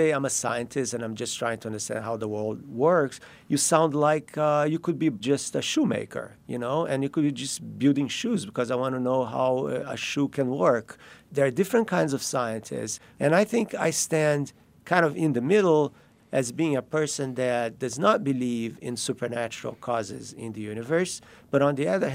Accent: Rio de Janeiro, Brazil; I grew up in Rio

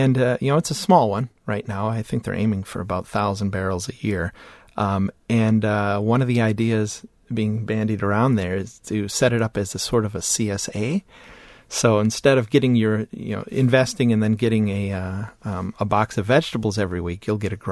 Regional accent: Marshfield, Wisconsin, United States; I'm originally from Marshfield, so I go to Blue Heron.

